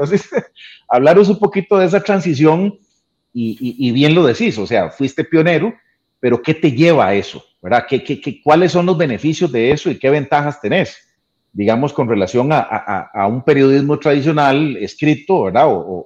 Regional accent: Limón, Costa Rica; Pues yo soy de Limón y el periódico llegaba tarde, ¿verdad?

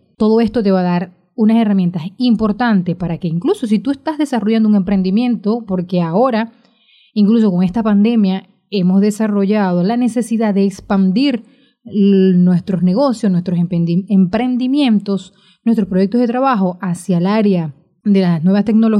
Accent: Venezuela; recuerdan que yo soy venezolana, estoy aquí en América Latina

